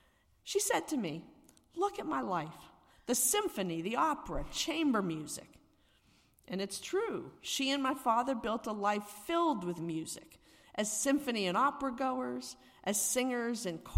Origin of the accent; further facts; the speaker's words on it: Pittsburgh, Pennsylvania, United States; I can remember when she was the choir accompanist at the UU church where I grew up in Pittsburgh, Pennsylvania.